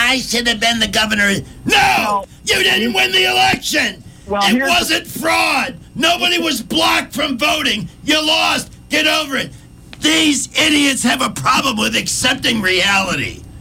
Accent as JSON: {"language": "English", "town": "Montgomery", "region": "Alabama", "country": "United States", "tie": "born or raised there", "said": "I'm so glad to be staying right here in my hometown of Montgomery, Alabama, this weekend"}